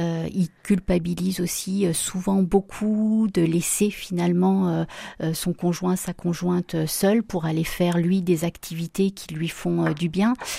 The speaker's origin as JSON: {"language": "French", "town": "Saint-Étienne", "region": "Auvergne-Rhône-Alpes", "country": "France", "tie": "born there", "said": "Donc, je suis née à Saint-Étienne et donc mes parents habitent toujours dans la plaine du Forêt."}